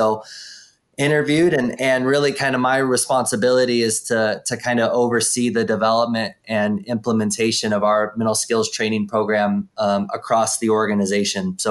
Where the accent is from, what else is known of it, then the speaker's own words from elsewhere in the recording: Oregon, United States; So my, as you kind of mentioned, I grew up in Oregon, that's home, and grew up playing different sports